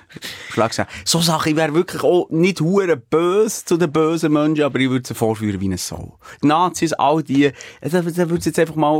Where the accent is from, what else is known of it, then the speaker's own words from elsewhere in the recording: Switzerland; Du redest nicht mal mehr über das Wetter als Schweizer.